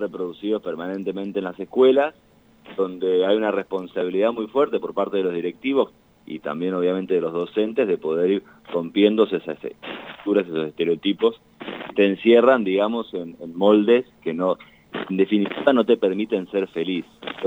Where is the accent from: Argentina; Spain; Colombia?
Argentina; Corrientes; Estoy en Corrientes, soy correntino.